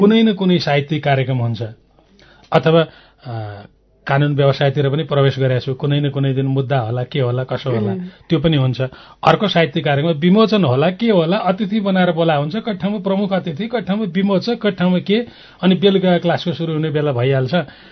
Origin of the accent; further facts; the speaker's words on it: Koshi Province, Nepal; यो म झापाको गाउँमा हुर्केँ